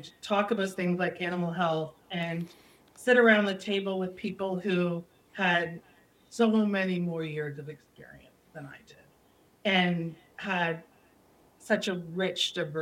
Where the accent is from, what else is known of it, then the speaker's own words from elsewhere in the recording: Brampton, Ontario, Canada; I grew up in Brampton, which is not really known for agriculture much anymore at all.